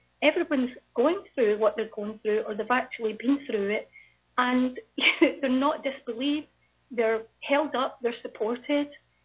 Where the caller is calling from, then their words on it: Scotland, United Kingdom; I'm actually phoning from Scotland